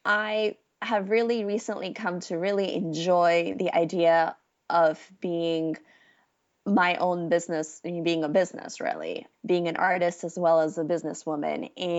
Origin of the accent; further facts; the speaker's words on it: Pakistan; I grew up in Pakistan, which is a former British colony.